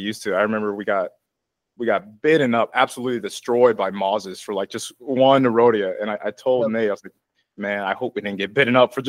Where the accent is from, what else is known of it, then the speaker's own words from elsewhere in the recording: Illinois, United States; yeah, we have them here in Illinois. I'm from Illinois, and so we get them in southern Illinois